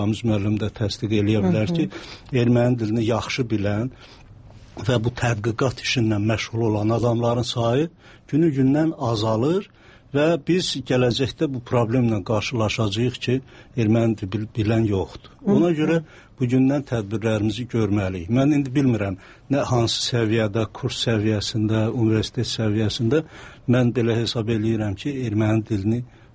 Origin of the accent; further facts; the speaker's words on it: Armenia; moved away; mən Ermənistanda doğulmuşam və bizim kənddə ermənilər də yaşayırdı və biz orta məktəbdə erməni dilini keçirdik.